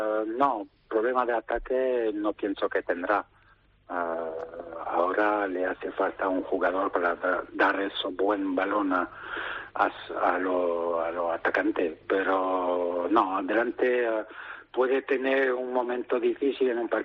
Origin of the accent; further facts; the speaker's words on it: Paris, Île-de-France, France; Spanish is a second language; Mismo si soy francés y de París, son los partidos que queremos ver en el fútbol.